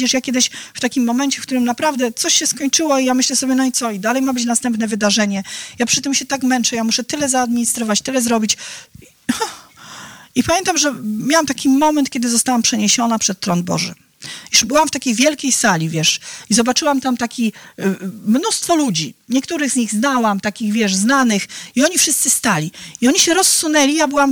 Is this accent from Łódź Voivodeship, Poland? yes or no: yes; Bełchatów, Łódź Voivodeship, Poland; Ja wiem, że jestem taką dziewczynką z Bełchatowa po prostu